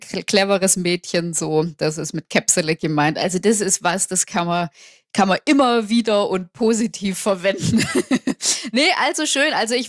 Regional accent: Baden-Württemberg, Germany; ich bin Schwäbin, ich kann Schwäbisch.

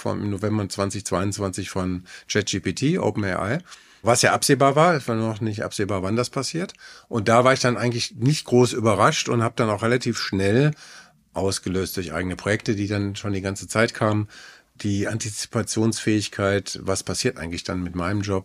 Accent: Frankfurt, Hesse, Germany; in meinem Fall als geborener Frankfurter und der in Frankfurt groß geworden ist

